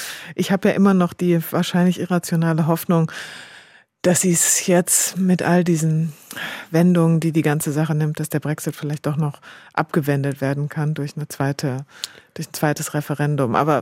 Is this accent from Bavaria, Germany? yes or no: no; North Rhine-Westphalia, Germany; ich bin eben nicht aufgewachsen in Münster, sondern im Münsterland und in sehr ländlichen Verhältnissen.